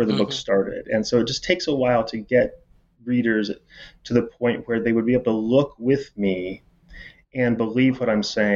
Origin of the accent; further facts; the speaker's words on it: Indiana, United States; As I said, I'm from Indiana. And, you know, you sort of can never leave home. I'm never going back to Indiana.